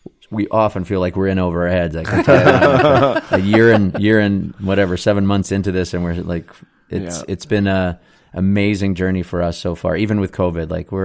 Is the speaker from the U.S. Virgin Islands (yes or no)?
no; Medicine Hat, Alberta, Canada; now in Kelowna, Canada; one of my buddies that I grew up with in Medicine Hat. I'm a Southern Alberta boy, but I've been in Kelowna for 26 years.